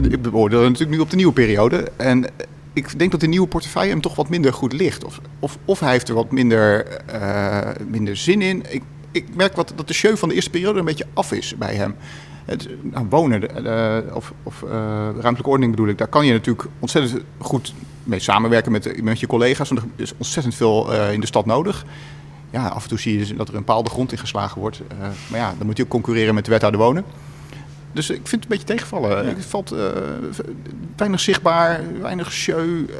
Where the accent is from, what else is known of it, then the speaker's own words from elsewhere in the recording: Enschede, Overijssel, Netherlands; now in Utrecht, Netherlands; Ik kwam natuurlijk uit Enschede.